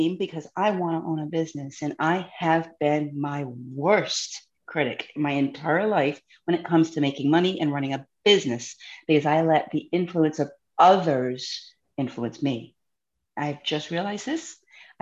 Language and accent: English; New England, United States; Again, I started off with, I'm an extrovert from New England.